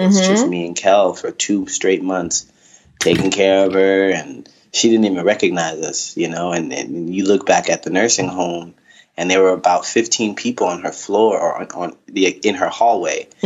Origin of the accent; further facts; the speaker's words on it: New Jersey, United States; Born and raised in Jersey, but I am a full-time musician, performer, singer, songwriter. Now based in New Jersey